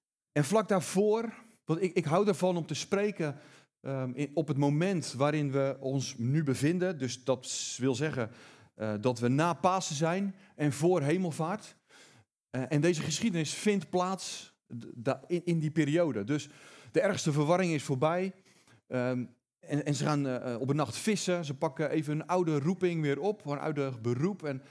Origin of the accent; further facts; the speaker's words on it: Katwijk, South Holland, Netherlands; now in Rijnsburg, Netherlands; Waar ik vandaan kom, dat is het verre Katwijk. We wonen overigens in Rijnsburg, dat ligt daar vlak naast.